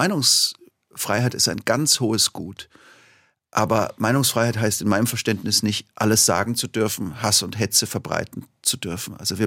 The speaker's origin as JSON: {"language": "German", "town": "Tübingen", "region": "Baden-Württemberg", "country": "Germany", "said": "Ich komme ja aus Tübingen, da darf man sowas."}